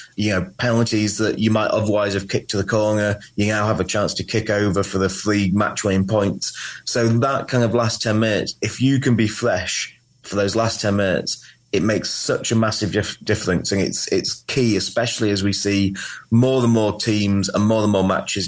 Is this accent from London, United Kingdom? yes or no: no; Wales, United Kingdom; because I'm Welsh.